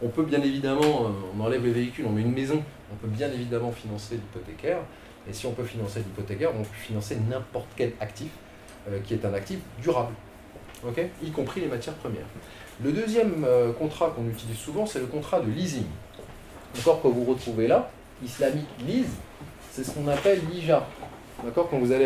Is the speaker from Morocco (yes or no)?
yes; Morocco; born there; Moi, je suis né au Maroc